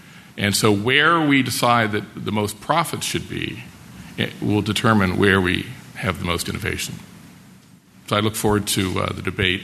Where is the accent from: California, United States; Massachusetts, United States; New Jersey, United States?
Massachusetts, United States; Boston; It's not a wicked problem because I'm from Boston. We like to say wicked in front of things.